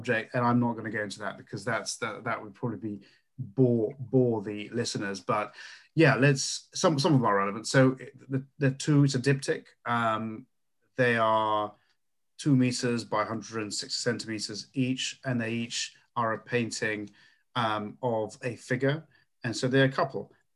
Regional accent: Bratislava Region, Slovakia; So I'm from Slovakia, even though I was born and raised near Bratislava, and my parents studied and worked there, so it was close to the capital city.

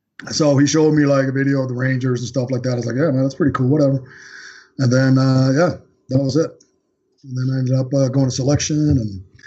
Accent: Copenhagen, Capital Region of Denmark, Denmark; moved away; Well, I'm born and raised in Denmark, Copenhagen, Denmark.

